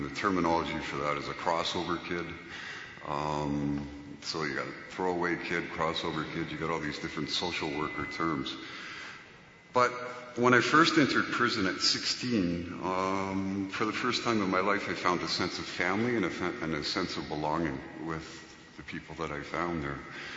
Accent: Toronto, Ontario, Canada; having been born and raised in Toronto, I didn't know where Avenue Road was

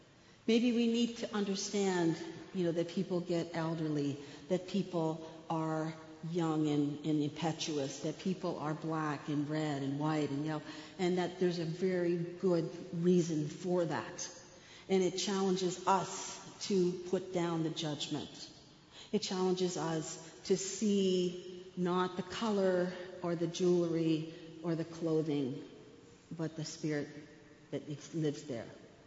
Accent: Toronto, Ontario, Canada; I grew up in Toronto. And as I was growing up in Toronto, I have to tell you, it wasn't pleasant going to school all the time

